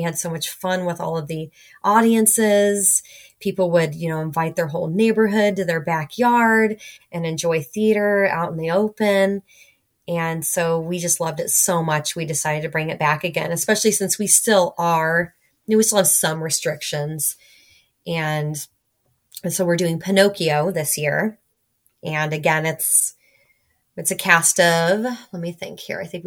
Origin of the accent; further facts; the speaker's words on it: California, United States; So I grew up in California.